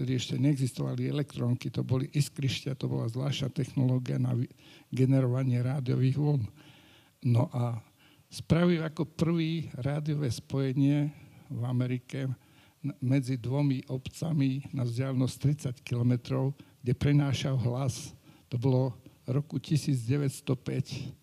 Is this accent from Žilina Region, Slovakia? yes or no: yes; Černová, Žilina Region, Slovakia; Ja som rodák z Černovej od Ružomberka, z rodiska Andreja Hlinku.